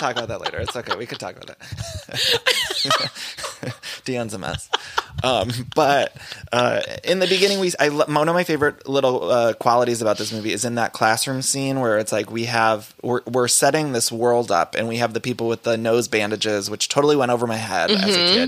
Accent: Ohio, United States; I grew up in Ohio, and I remember watching this movie

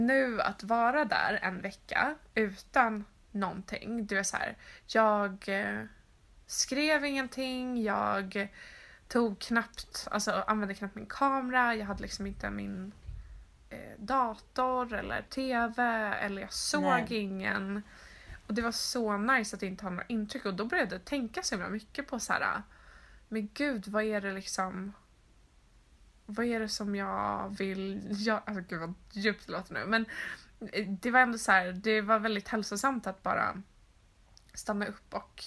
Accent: Gothenburg, Västra Götaland County, Sweden; Jag är från norsk i Göteborg. Jag är från Göteborg.

